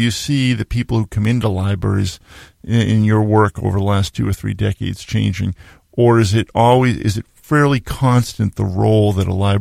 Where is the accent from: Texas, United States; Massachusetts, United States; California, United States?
Massachusetts, United States; Needham; I grew up in Needham, Mass.